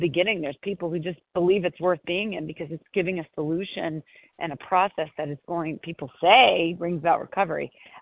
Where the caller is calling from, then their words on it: Brookline, Massachusetts, United States; and I'm calling from Brookline, Massachusetts.